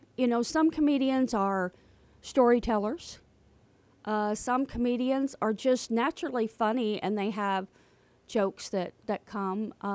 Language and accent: English; Leitchfield, Kentucky, United States; also born or lived in New York; No, I grew up in Litchfield, Kentucky.